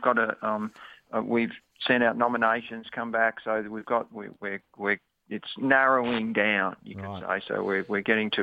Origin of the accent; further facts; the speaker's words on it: Australia; Australians, we don't get caught up in that.